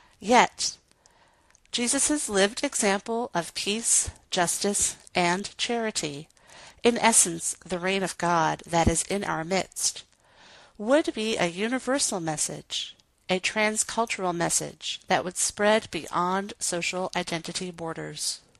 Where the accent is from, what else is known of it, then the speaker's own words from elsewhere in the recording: New Jersey, United States; also born or lived in New York; While my parents were originally from the Philippines, I was born in New York and raised in New Jersey.